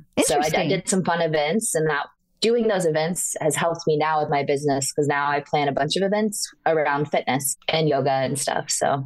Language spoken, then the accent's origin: English; North Carolina, United States; now in Maryland, United States; I'm from North Carolina. So I was there when all this kind of started and now I'm in Maryland.